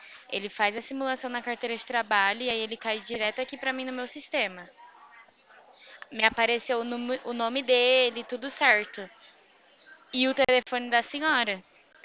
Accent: Limeira, São Paulo, Brazil; Sou de Limeira, uma cidade

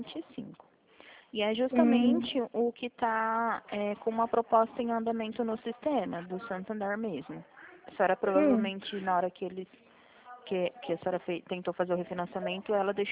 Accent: Presidente Prudente, São Paulo, Brazil; eu sou de Prudente.

